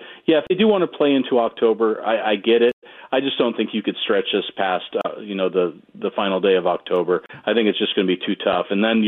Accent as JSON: {"language": "English", "town": "Gig Harbor", "region": "Washington", "country": "United States", "tie": "born or raised there", "said": "You know, I grew up in Gig Harbor outside of Tacoma, so I got a chance to go to a lot of games in the Kingdome as a kid."}